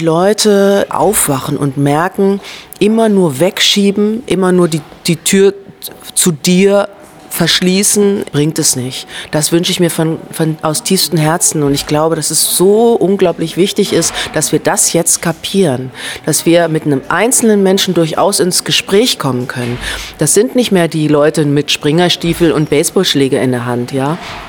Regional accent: Germany; Ich bin Deutsche, ich habe zwar eine dunkle Hautfarbe, aber ich bin Deutsche

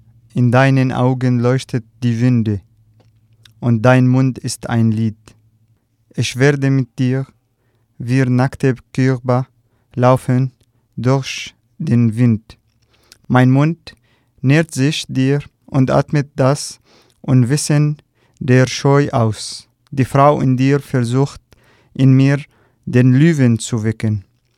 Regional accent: Syria; German is a second language; moved away as an adult; now in Rostock, Germany; ich komme aus Syrien und ich bin seit 3 Monaten in Rostock.

